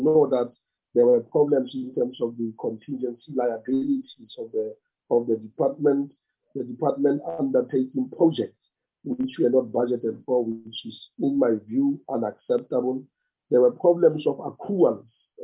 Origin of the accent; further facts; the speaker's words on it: North West, South Africa; I come from the Northwest Province, as most of you are aware.